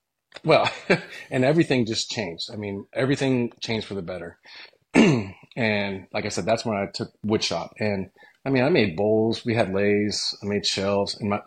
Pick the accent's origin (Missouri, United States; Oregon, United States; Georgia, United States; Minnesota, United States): Oregon, United States; also born or lived in Denver, United States; I was born in Denver, Colorado. Lived there for about 9 years. Then moved out to Southern Oregon, and in a real, real rural area.